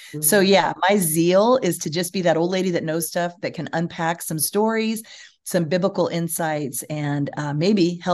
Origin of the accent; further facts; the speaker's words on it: United States; I am from the United States. I'm in California.